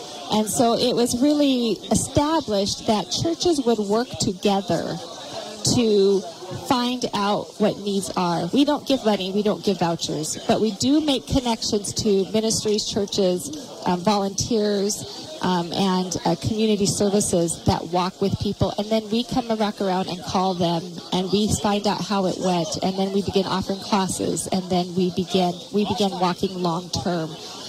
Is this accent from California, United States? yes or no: no; Hamilton, Montana, United States; And I grew up in Hamilton.